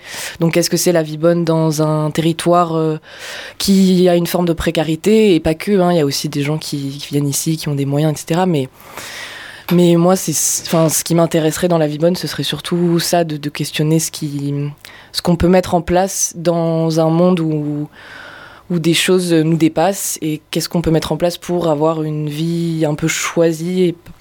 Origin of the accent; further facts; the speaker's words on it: Sainte-Croix-Vallée-Française, Occitanie, France; On a grandi en Lozère. Moi, j'ai grandi à Sainte-Croix, Vallée française, et j'ai fait des études en sciences sociales